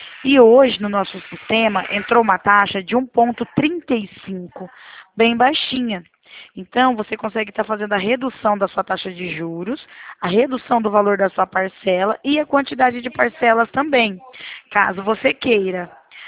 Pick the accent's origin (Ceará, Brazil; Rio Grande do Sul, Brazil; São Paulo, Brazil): São Paulo, Brazil; Presidente Prudente; Sou de Presidente Prudente